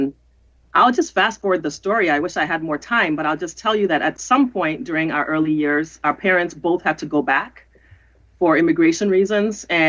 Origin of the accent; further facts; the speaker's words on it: Ghana; growing up in Ghana, we were just Ghanaians. We were not Black.